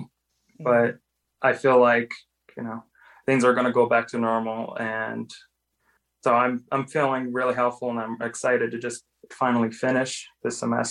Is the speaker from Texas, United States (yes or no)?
yes; El Paso, Texas, United States; also born or lived in Albuquerque; Well, I was born here in Albuquerque, but I grew up in El Paso, Texas.